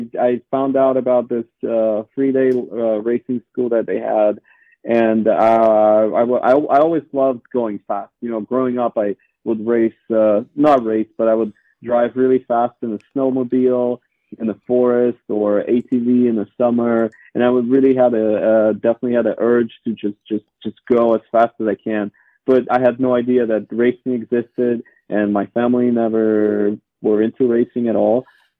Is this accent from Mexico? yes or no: no; Russia; moved away as an adult; now in United States; I grew up in Russia, and I always had sort of a adventurous spirit to myself.